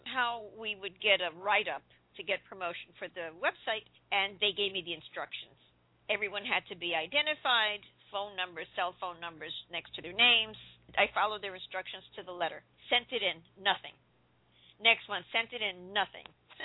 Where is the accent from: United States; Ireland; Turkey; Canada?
United States; New York City, New York; I worked there when I came from New York City